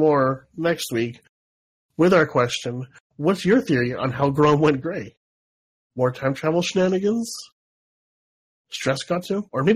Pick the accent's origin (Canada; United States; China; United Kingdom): Canada; Sorry, guys, it's the playoffs, and we're Canadian.